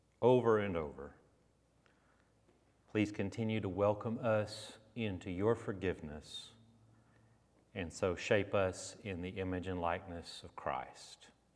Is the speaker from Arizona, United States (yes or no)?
no; Texas, United States; So growing up in Texas, I got chased one time by a raccoon